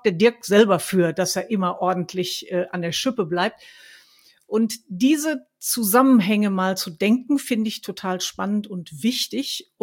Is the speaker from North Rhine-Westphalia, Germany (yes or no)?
yes; Dortmund, North Rhine-Westphalia, Germany; born there; Ich bin gebürtige Dortmunderin.